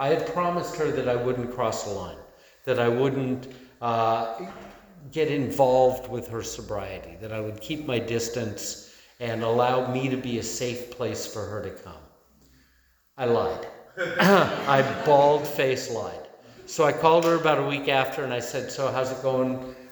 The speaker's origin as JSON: {"language": "English", "region": "California", "country": "United States", "tie": "born or raised there", "said": "So I grew up in the San Fernando Valley. That didn't cause my alcoholism."}